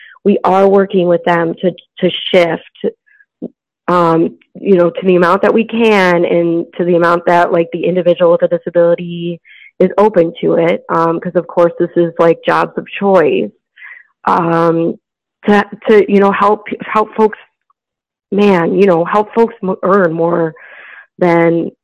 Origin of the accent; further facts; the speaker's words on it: Michigan, United States; that was my situation growing up in Michigan, and then going to a training center and, like, being around a bus system for the first time